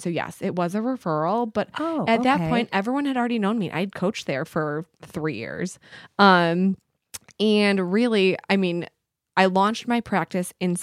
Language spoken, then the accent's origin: English; Bloomingdale, Illinois, United States; moved away as an adult; I grew up in Bloomingdale, Illinois. I moved up here about 5 years ago.